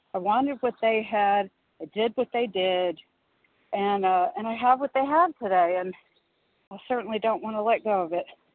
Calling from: Georgia, United States; gratefully recovered in Georgia.

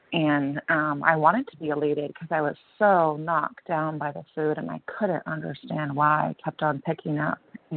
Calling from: San Diego, California, United States; from San Diego, California, recovered compulsive overeater.

